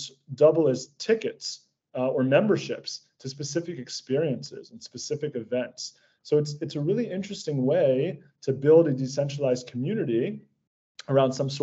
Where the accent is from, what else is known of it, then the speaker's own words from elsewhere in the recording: United States; So, I grew up in the States, and while in college, I discovered this practice of gratitude journaling.